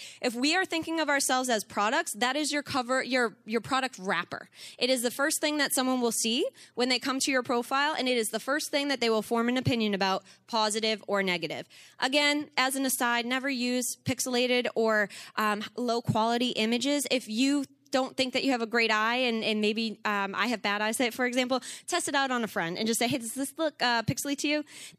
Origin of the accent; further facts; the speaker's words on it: Boston, Massachusetts, United States; I'm from Boston. I live in Boston. That's my heart and home.